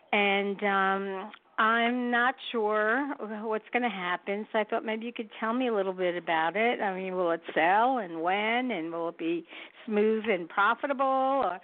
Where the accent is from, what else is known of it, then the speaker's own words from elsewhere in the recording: New York, United States; now in Philadelphia, United States; Well, I'm really a New York, Long Island girl, but I moved to Pennsylvania.